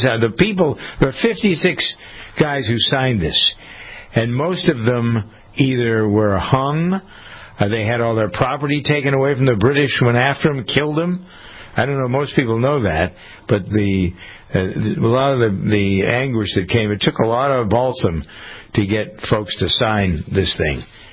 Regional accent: Framingham, Massachusetts, United States; There's one going on the courthouse here in my hometown of Framingham.

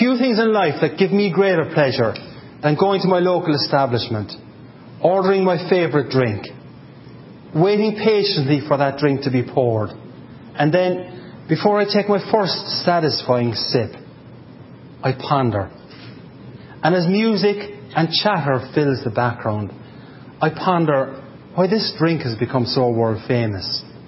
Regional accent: Ireland; Now, as an Irishman, it might not surprise you to know

